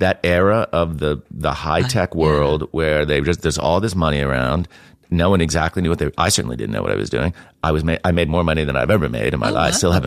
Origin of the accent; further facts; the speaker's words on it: Mountain Top, Pennsylvania, United States; also born or lived in New Jersey; now in United Kingdom; I'm American, and I grew up in America. I was born in New Jersey, of all places, and mostly kind of grew up in Pennsylvania.